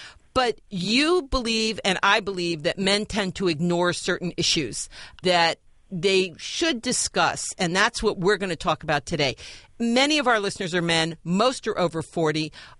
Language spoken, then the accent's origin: English; Philadelphia, Pennsylvania, United States; now in Cincinnati, United States; I lived in Cincinnati most of my life in Ohio, and people still say, are you from Philadelphia? Which, of course, I am.